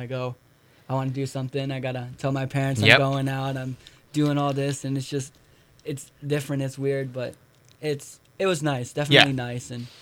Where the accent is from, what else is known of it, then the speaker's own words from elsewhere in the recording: Ohio, United States; I mean, I'm from Northeast Ohio, so it's cold there too.